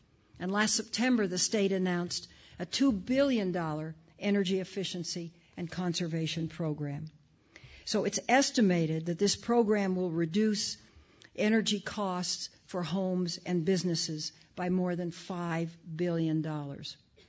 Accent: California, United States; what I'm most proud to say is that my home state, California, is leading the way in energy efficiency.

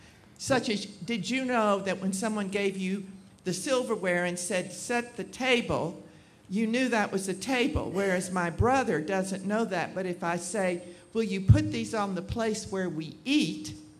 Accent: Houston, Texas, United States; from Houston.

